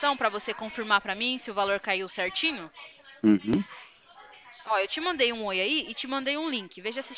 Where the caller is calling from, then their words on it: São Roque, São Paulo, Brazil; A gente fica aqui em São Roque, no interior de São Paulo.